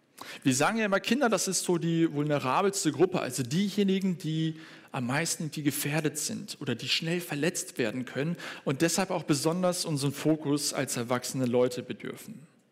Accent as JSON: {"language": "German", "country": "United States", "second_language": "German", "said": "Genau, richtig geraten, aus den USA komme ich."}